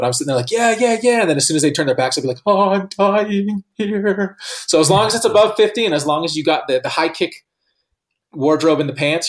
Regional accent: San Diego, California, United States; But like I grew up in San Diego, and so I'd go to San Diego Comic Con.

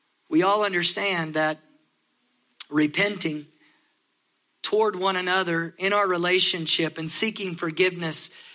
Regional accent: Texas, United States; here I am from Texas

